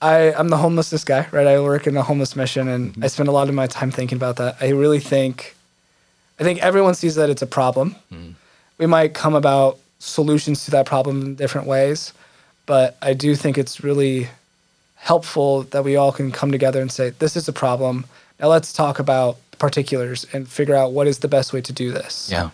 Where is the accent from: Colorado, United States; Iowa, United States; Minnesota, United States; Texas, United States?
Iowa, United States; Davenport; Yeah. So I'm originally from Davenport, Iowa, and in high school, I loved going downtown